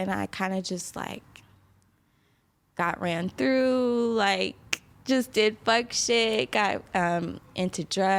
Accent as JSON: {"language": "English", "town": "San Diego", "region": "California", "country": "United States", "tie": "born or raised there", "said": "I was walking, because this was in San Diego. I grew up in San Diego."}